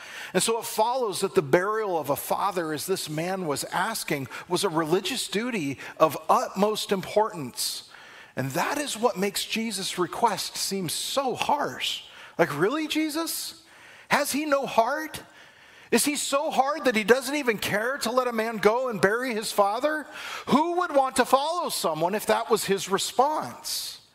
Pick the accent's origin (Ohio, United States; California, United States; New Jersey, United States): California, United States; Long Beach; it was in my hometown of Long Beach, California.